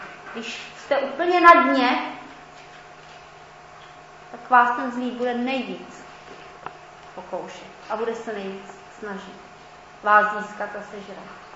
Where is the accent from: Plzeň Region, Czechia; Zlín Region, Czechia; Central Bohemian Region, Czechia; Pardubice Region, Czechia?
Pardubice Region, Czechia; Pardubice; jsem z Pardubic